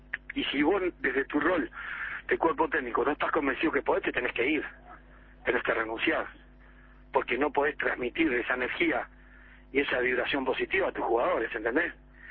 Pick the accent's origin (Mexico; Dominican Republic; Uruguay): Uruguay; La otra, hey, yo soy uruguayo.